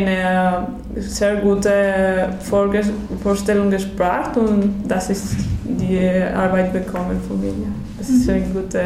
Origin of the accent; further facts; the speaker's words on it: Salamanca, Castile and León, Spain; German is a second language; Ich komme aus Salamanca, Schweden, Madrid und Portugal. Sind westlich von Madrid, 200 Kilometer. Salamanca ist nicht so groß, aber er hat 160.000